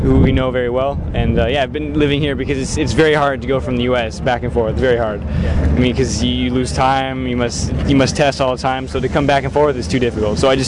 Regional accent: California, United States; So, I mean, I guess I just like to go fast, and I'm from California, so.

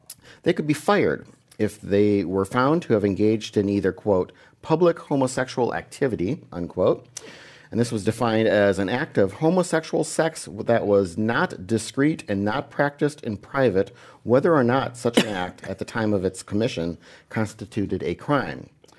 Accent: Wisconsin, United States; For example, I grew up in Wisconsin.

